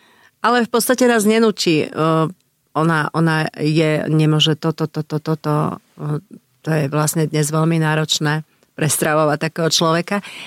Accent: Košice, Košice Region, Slovakia; Ja pochádzam z Košíc, som z Košičanka a po skončení VŽMu sme chceli zostať v Bratislave.

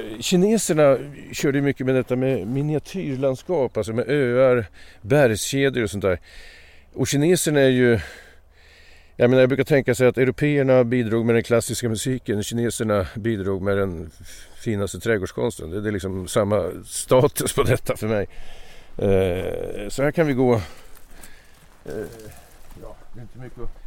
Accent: Vingåker, Södermanland, Sweden; Alltså jag växte upp i Vingåker, en liten ort som inte ens är en bruksort egentligen. I utkanten av Vingåker med skogen där.

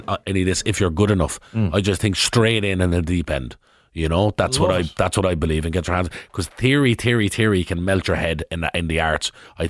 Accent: Dublin, Leinster, Ireland; Obviously, I'm from Darndale

